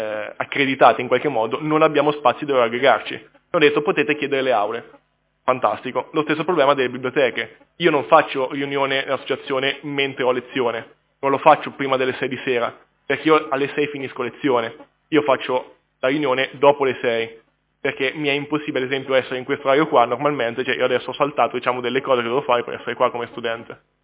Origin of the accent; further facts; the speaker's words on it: Marche, Italy; now in Genoa, Italy; Io sono marchigiano e ho detto a 10 persone almeno venite a Genova perché a Genova si sta bene all'università.